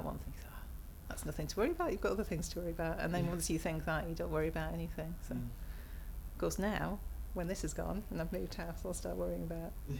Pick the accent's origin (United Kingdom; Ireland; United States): United Kingdom; North East England; also born or lived in Carmarthen; now in Macclesfield, United Kingdom; I was born in Carmarthen, grew up in the northeast of England, quite away from the Angel of the North, but a bit further south. I live near Manchester, a place called Macclesfield.